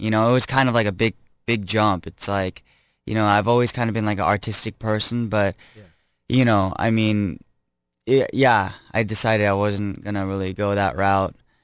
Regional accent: Irvine, California, United States; Yeah, I was born and raised in Irvine.

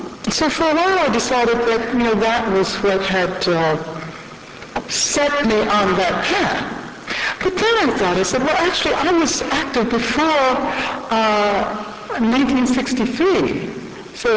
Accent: Birmingham, Alabama, United States; I'm from Birmingham, Alabama.

